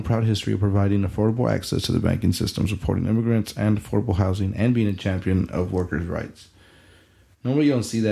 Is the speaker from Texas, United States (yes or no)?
yes; Del Rio, Texas, United States; I know in my hometown of Del Rio, and I know right next door in Eagle Pass